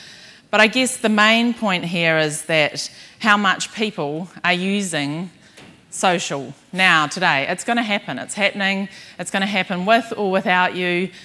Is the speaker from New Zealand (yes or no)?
yes; New Zealand; and I'm from New Zealand.